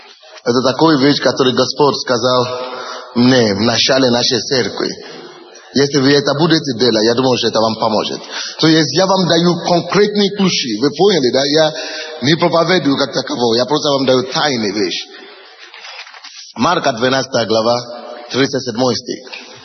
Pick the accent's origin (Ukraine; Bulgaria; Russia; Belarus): Ukraine; Ну, слава Богу, что я украинец.